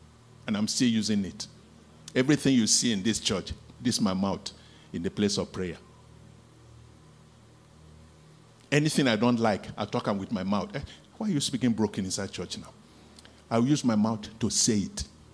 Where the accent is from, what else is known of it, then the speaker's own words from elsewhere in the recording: Jos, Plateau, Nigeria; I was born in Jos and I grew up in Jos until I left.